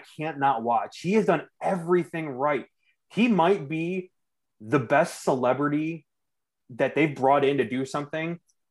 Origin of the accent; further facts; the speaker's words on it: Cleveland, Ohio, United States; Part of it is because I'm from Cleveland.